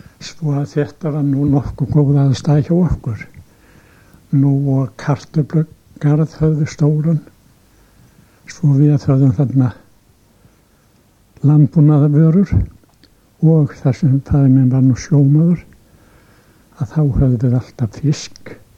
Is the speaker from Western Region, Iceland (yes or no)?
yes; Akranes, Western Region, Iceland; Ég fæddur hér á Akranesi. Á sírupartti 23. febrúar 1909 og þar úlst maður nú upp